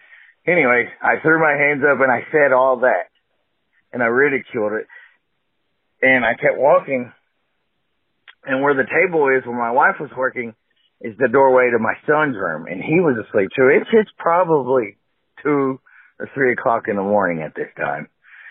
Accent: Texas, United States; I'm from Texas, if you couldn't tell by my accent.

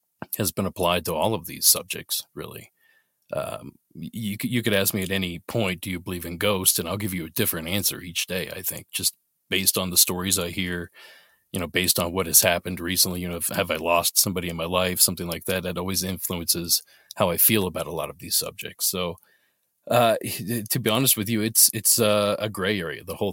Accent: Ohio, United States; I'm from Southeast Ohio where it's very mountainous. We're technically from Appalachia.

